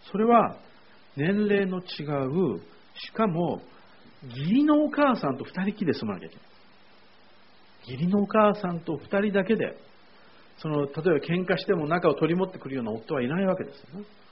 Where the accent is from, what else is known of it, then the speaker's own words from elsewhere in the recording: Yokosuka, Kanagawa, Japan; 私は神奈川県の横須賀出身なんですけど